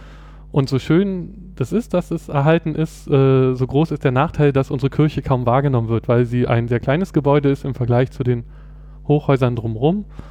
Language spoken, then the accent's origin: German; Berlin, Germany; Also ich komme aus Berlin, bin hier geboren und aufgewachsen und habe auch die meiste Zeit in Berlin studiert, mit der Ausnahme eines Auslandssemesters in Kopenhagen